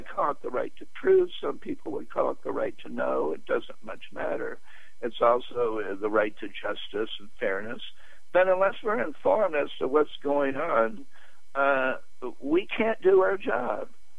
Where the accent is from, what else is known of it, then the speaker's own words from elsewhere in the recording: California, United States; And frankly, look at California, where I, as a Californian, voted, and the the votes didn't matter, you know.